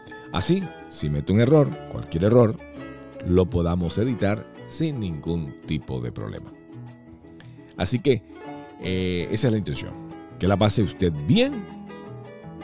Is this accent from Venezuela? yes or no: yes; Venezuela; moved away; porque somos muy poquitos los que salimos de Venezuela, por la sencilla razón que en Venezuela la gente no le gusta salir. Entonces, por aquí estamos muy poquitos.